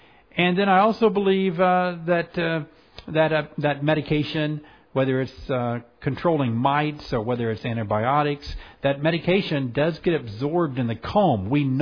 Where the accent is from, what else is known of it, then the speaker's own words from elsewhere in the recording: Illinois, United States; In Illinois, this is my home state of Illinois